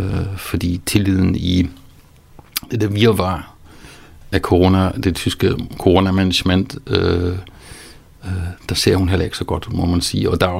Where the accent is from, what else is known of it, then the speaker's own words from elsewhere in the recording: Wolfsburg, Lower Saxony, Germany; now in Denmark; jeg voksede op i Wolfsburg, hvor man laver Volkswagen.